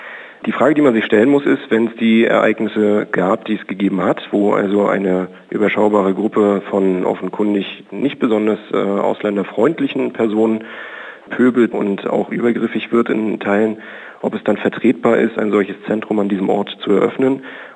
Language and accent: German; Rostock, Mecklenburg-Vorpommern, Germany; ich bin gebürtiger Rostocker, ich war 92 dabei, zwar noch als relativ junger Mensch mit 12, 13 Jahren